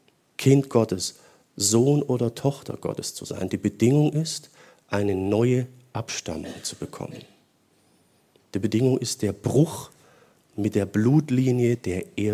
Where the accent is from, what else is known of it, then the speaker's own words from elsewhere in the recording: Baden-Württemberg, Germany; Bei uns im Schwarzwald gibt es das öfters.